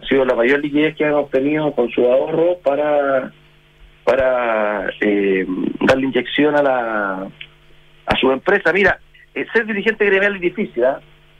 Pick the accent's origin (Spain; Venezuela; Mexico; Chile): Chile; al final acá el beneficiado somos todos los chilenos.